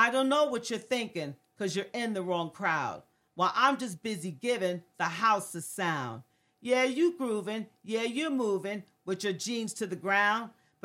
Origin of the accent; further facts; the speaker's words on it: New Haven, Connecticut, United States; I was born around 1962 in New Haven in the Hill section.